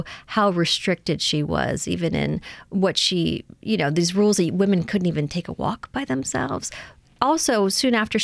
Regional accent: New Orleans, Louisiana, United States; So as a mother-daughter team living in New Orleans, growing up in New Orleans, we know what's authentic and a description of New Orleans.

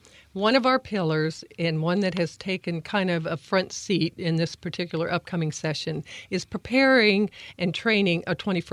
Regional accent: Evansville, Indiana, United States; as a young girl growing up in Evansville, I never dreamt that my life's journey would take me to this place

